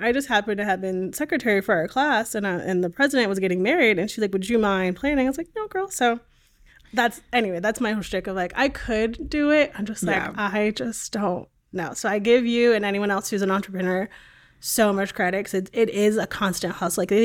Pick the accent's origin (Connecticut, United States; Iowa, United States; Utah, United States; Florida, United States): Connecticut, United States; now in Texas, United States; I planned it living in Texas. I'm from Connecticut.